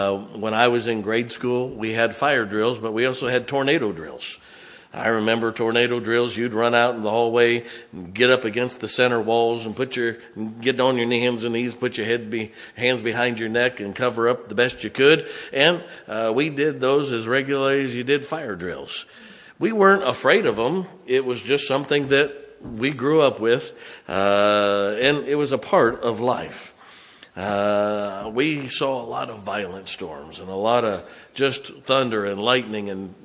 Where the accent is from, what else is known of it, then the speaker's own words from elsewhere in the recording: Canton, Ohio, United States; I grew up in Northeast Ohio. I grew up in Canton, Ohio. Where I grew up, we got what they call lake effect.